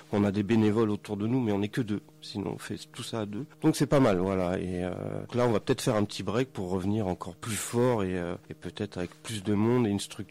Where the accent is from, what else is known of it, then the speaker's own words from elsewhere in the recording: France; Chez nous en France, et justement ça se fait très peu.